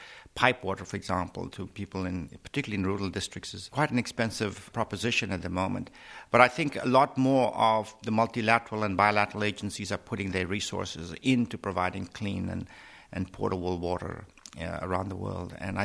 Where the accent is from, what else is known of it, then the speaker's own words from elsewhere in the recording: Karachi, Sindh, Pakistan; my hometown of Karachi